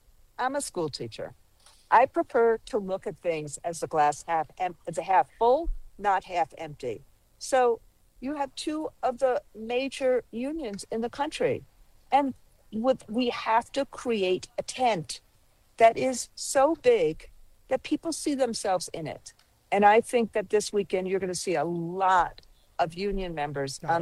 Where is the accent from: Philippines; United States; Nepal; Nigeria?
United States; I wear this American flag every day. Every day. I am an American. I am a proud American.